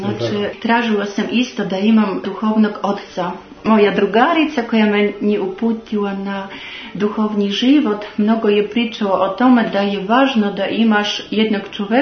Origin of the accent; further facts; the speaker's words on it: Poland; born there; first language Polish; Serbian is a second language; Ja sam rođena u Poljskoj, znači moji roditelji su pravoslavni, svi poreklo, porodica, to je moj materni jezik poljski